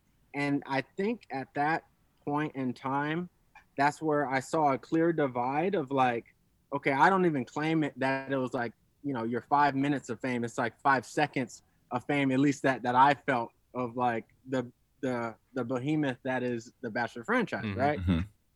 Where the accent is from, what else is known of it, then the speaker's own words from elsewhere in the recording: Rialto, California, United States; also born or lived in Las Vegas; So I grew up in Rialto, California. I went to go play football at NLB in Las Vegas. So I lived in Vegas for 12 years.